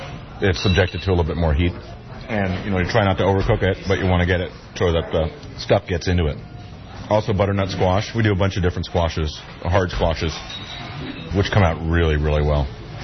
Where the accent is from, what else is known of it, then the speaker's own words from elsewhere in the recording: East Coast, United States; I always had these when I was a kid growing up in the East Coast. And when I moved out here and saw that, how much green tomatoes there were, I was just really excited about it.